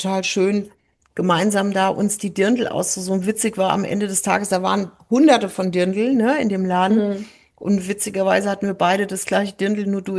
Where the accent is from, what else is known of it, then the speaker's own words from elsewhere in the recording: Frankfurt, Hesse, Germany; Und wir so, ja, aus Frankfurt.